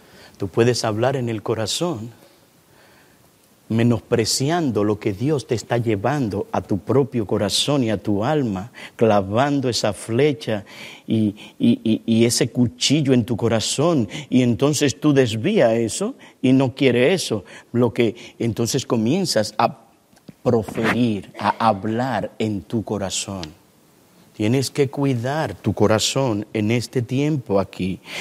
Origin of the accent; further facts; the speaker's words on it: Dominican Republic; Y aún siendo dominicanos tenemos diferentes sazones.